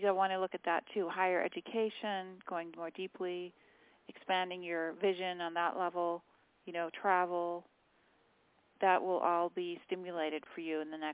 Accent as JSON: {"language": "English", "town": "Fairfax County", "region": "Virginia", "country": "United States", "said": "I'm from Fairfax County."}